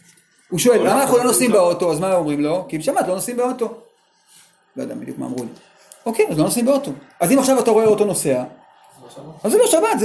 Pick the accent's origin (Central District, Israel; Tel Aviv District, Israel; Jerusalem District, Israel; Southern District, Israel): Jerusalem District, Israel; Jerusalem; כשאני הייתי ילד קטן, גדלתי בקריית משה. כן? כל הדברים הטובים שעוד נשארו בי זה משם. אחר כך, גדלתי בקריית משה.